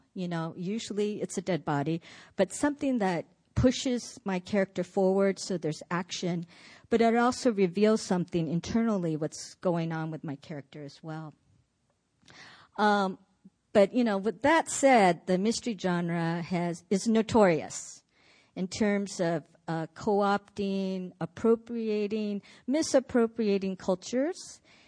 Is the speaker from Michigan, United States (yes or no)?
no; Los Angeles, California, United States; And also, I am from Los Angeles, and that is like the home of noir fiction.